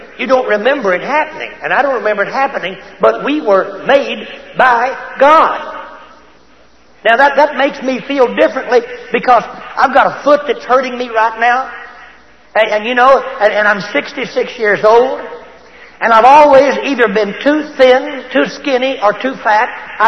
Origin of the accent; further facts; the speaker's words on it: Looters, Texas, United States; I came from Looters, Texas, a town of 600 people that's finally dwindled down to 400. Nothing good has ever come out of Looters. And it's a little town close to Abilene, Texas.